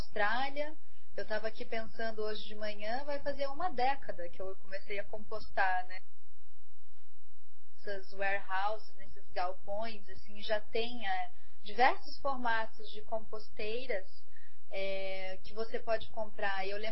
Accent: Rondônia, Brazil; also born or lived in Curitiba; eu sou nascida em Curitiba, mas eu tive a oportunidade de me criar em Rondônia.

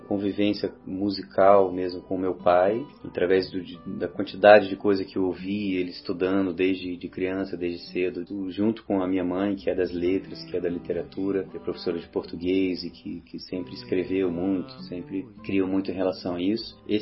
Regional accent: Resende, Rio de Janeiro, Brazil; eu sou de Resende, interior do Rio, e a gente se criou numa fazenda chamada Capelinha, que é no pé da serra, um vilarejo com muita água limpa, muita água gelada.

